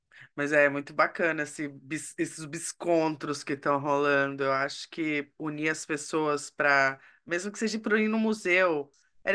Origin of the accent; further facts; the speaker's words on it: São Paulo, Brazil; Eu nasci e cresci em São Paulo, é feio pra cacete, São Paulo.